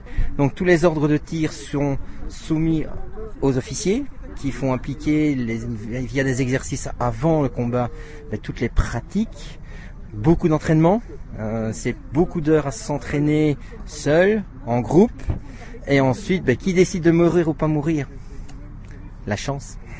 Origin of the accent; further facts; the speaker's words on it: Belgium; Je suis originaire de Belgique